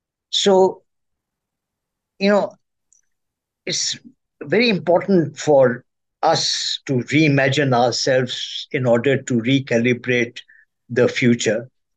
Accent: Pakistan; now in United States; I'm originally from Pakistan

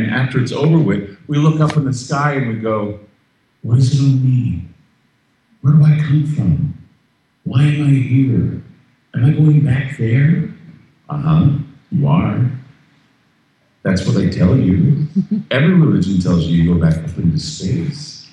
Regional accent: Utah, United States; And I come from Utah, where it was bad to learn about where babies come from

